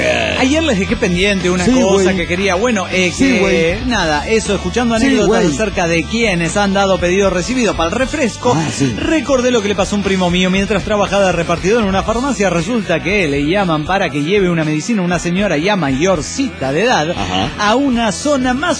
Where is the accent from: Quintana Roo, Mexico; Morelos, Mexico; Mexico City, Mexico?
Mexico City, Mexico; Soy el … del DF mexicano.